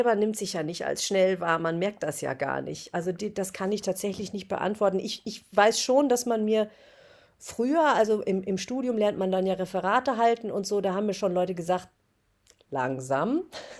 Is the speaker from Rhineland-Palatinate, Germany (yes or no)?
no; Ibbenbüren, North Rhine-Westphalia, Germany; Ibbenbüren, eine Kleinstadt, die aber damals zum Beispiel unglaublich tolle Musikszene hatte in der Jugend, also eine Jugendmusikszene.